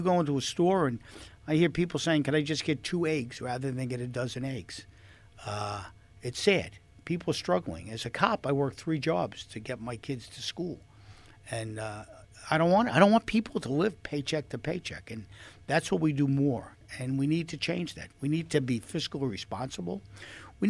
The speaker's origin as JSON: {"language": "English", "town": "Queens", "region": "New York", "country": "United States", "tie": "born or raised there", "said": "Well, I grew up in Queens, New York, and I preside in Nassau County now"}